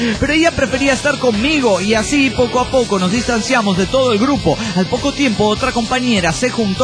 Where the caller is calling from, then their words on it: Mexico City, Mexico; Les mando un saludo desde el acalorado DF mexicano.